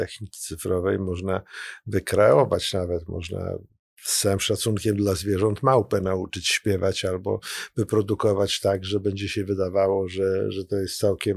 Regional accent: Mława, Masovian Voivodeship, Poland; moved away; jestem mławiakiem, z tym, że no, z mojego miasta wyjechałem w 1974 roku. Trochę czasu. Przyjechałem do Trójmiasta i od tamtego czasu mieszkam do dzisiaj.

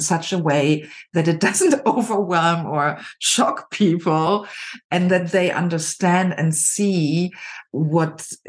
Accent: Germany; As a child, I grew up in Germany as a single child with parents who were quite late when they had me.

